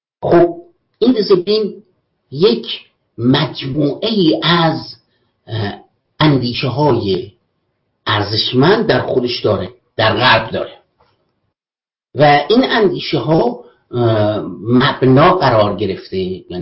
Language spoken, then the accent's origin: Persian; Iran; ما خودمون به عنوان یک ایرانی مسلمان شیعه